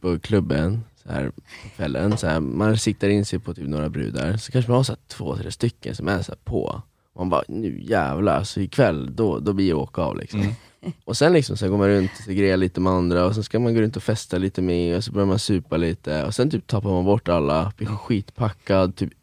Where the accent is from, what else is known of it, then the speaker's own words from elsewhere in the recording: Uppsala, Uppsala County, Sweden; Nej, jag är från Uppsala. Eller, alltså, jag är utanför Uppsala. Utanför, alltså på landet.